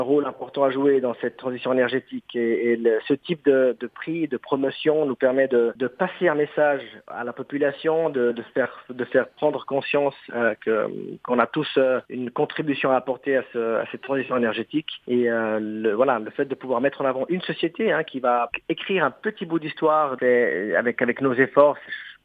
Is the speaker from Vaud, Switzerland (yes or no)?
yes; Montreux, Vaud, Switzerland; je suis moi-même un enfant de cette région. Je suis né à Montreux, je suis parti un moment en Italie, mais je suis revenu. J'ai grandi dans les rues de Montreux, de Clarens, de Vevey. Aujourd'hui, j'habite la Tour de Paix.